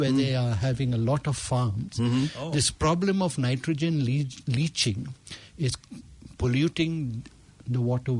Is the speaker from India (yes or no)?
yes; Mumbai, Maharashtra, India; when I was a child, I grew up in Santa Cruz in Bombay, and had the privilege of staying in a small little bungalow kind of environment.